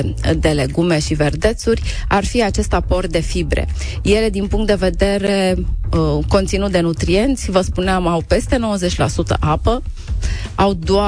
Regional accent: Romania; mai ales că suntem români

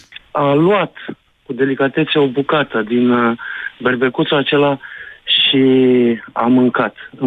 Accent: Craiova, Dolj, Romania; din Craiova.

